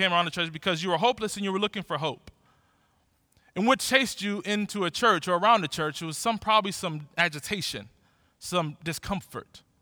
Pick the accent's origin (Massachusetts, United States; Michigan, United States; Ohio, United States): Ohio, United States; Cleveland; I always say I was born in Cleveland, I was raised in Cleveland, and I reproduced in Cleveland. So I'm all Cleveland.